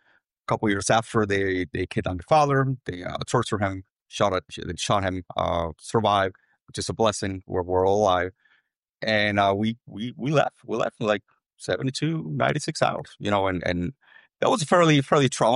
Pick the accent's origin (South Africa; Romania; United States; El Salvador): El Salvador; So I was born and raised in El Salvador towards the latter part of the Civil War.